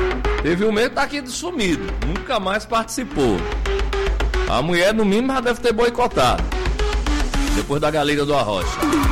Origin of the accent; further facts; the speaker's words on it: France; eu fui criado na França tomando cuscuz e tomando Nescau.